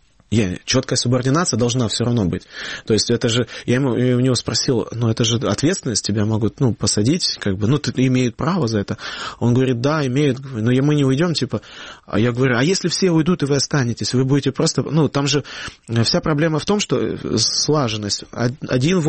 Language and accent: Russian; Yevpatoria, Crimea, Ukraine; евпаторийский, я крымский украинец.